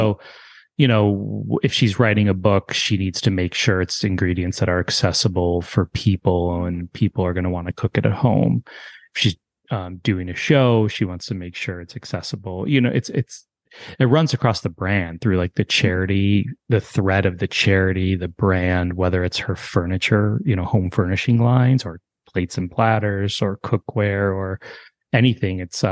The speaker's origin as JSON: {"language": "English", "town": "Deerfield", "region": "Illinois", "country": "United States", "said": "hey, Gary … Like, I'm from Deerfield."}